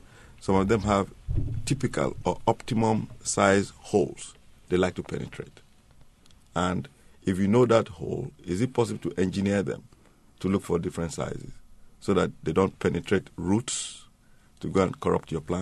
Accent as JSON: {"language": "English", "town": "Berkeley", "region": "California", "country": "United States", "tie": "born or raised there", "said": "When I was growing up in Berkeley, going to university"}